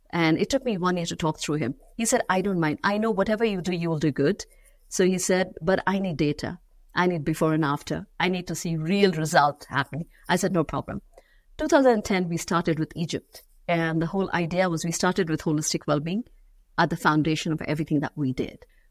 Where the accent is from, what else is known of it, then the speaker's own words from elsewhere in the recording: Mumbai, Maharashtra, India; also born or lived in Dubai; I'm from Bombay, right? I'm born and raised in Bombay. That was a time I moved back from Dubai to Bombay, and I thought, you know, it felt more easy, more at home.